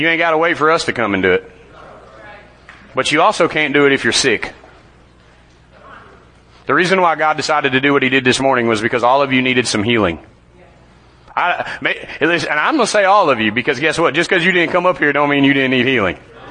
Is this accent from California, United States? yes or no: no; Nashville, Tennessee, United States; I'm from Nashville, from Tennessee. And so I know a little bit about Nashville, and it's rough.